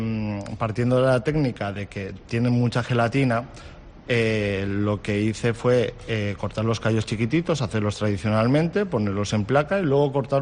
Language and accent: Spanish; Castellón de la Plana, Valencian Community, Spain; Yo soy de Castellón.